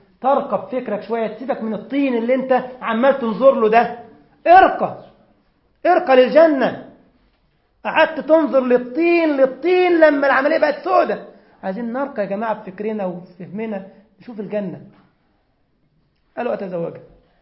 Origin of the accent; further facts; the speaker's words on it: Egypt; أخ طبيب عندنا في مصر ملتزم